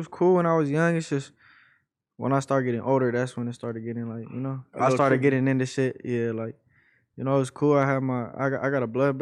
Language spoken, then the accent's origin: English; San Diego, California, United States; Shit, 19, I grew up in San Diego, kind of all around.